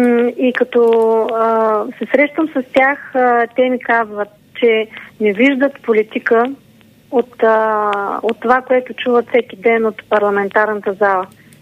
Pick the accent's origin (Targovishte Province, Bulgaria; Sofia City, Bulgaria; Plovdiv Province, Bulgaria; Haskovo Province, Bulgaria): Haskovo Province, Bulgaria; В Хасково, аз съм от Хасковският район, да.